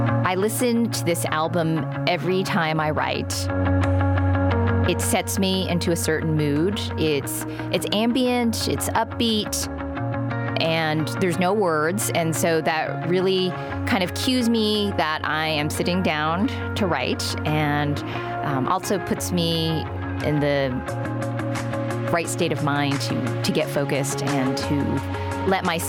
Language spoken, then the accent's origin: English; California, United States; I'm from the Bay Area.